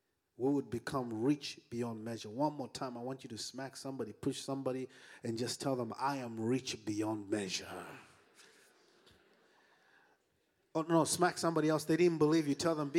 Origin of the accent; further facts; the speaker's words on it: Haiti; accent: Haitian; In there, I say it in my Haitian accent, Lamborghini.